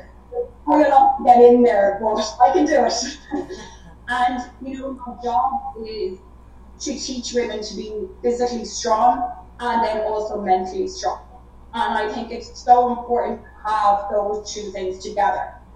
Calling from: Ireland; So I'm actually calling from Ireland, so I'm a little bit further away than everyone else

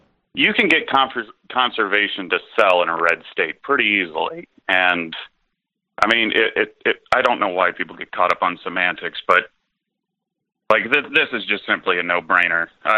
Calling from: Nebraska, United States; from Nebraska.

